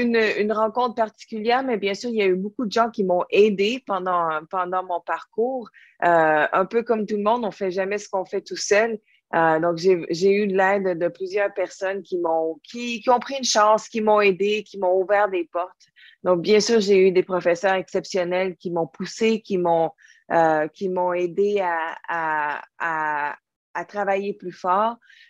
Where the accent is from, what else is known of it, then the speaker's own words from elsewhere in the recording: England, United Kingdom; En fait, j'ai grandi en Angleterre.